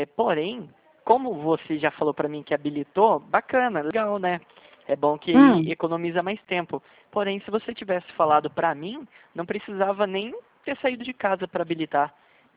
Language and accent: Portuguese; São José dos Campos, São Paulo, Brazil; São José dos Campos, né? Eu sou do Vale do Paraíba.